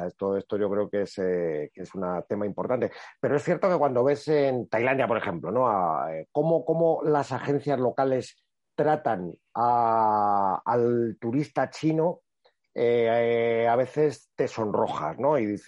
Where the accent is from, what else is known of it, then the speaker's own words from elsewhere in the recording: Spain; cómo somos los españoles